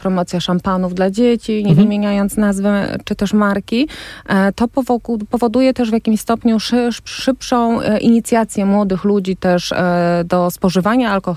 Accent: Wrocław, Lower Silesian Voivodeship, Poland; Ja jestem z Wrocławia

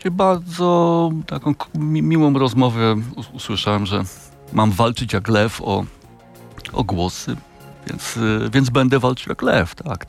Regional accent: Kraków, Lesser Poland, Poland; z Krakowa

